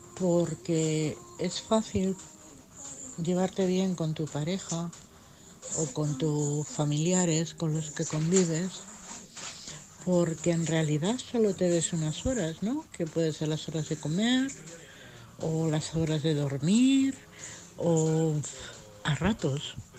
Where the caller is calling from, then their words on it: Madrid, Community of Madrid, Spain; de Madrid.